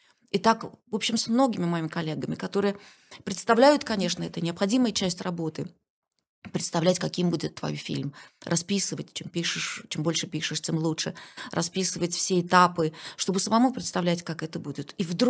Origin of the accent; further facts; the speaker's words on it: Kirov, Kirov Oblast, Russia; почему в этом списке городов я старательно обхожу мой родной город